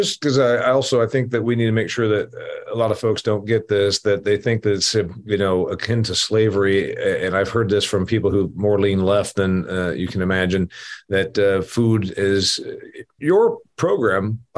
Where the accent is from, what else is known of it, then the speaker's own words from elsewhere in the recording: United States; I'm an American that tries to come up there and just work, and I'm not.